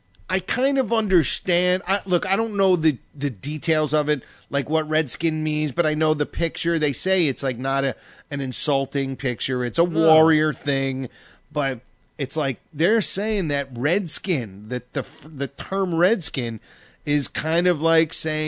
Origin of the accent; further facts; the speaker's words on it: Parsippany, New Jersey, United States; hey, listen, I grew up in Parsippany, and our high school